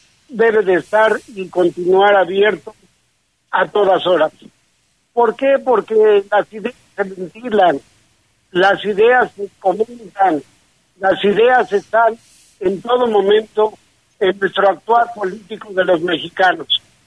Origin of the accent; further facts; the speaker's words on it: Mexico; Y como mexicanos no podemos esconder la mano de que estamos observando a los políticos